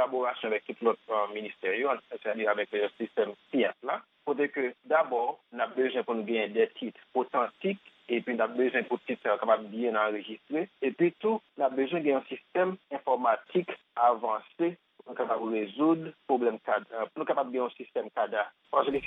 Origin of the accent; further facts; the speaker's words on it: Haiti; Donc, vous êtes capable de ou même tout en tant qu'haïtien, vous pas finir sûr si vous voulez investir dans le pays